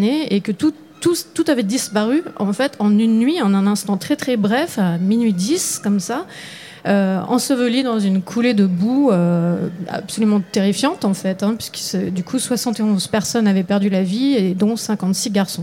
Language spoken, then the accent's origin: French; Auvergne-Rhône-Alpes, France; moi, je suis de Haute-Savoie